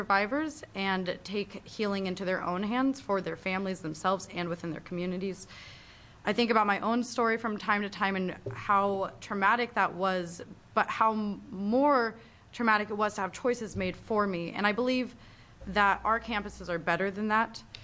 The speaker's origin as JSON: {"language": "English", "town": "Eugene", "region": "Oregon", "country": "United States", "said": "I'm a student from Eugene, Oregon."}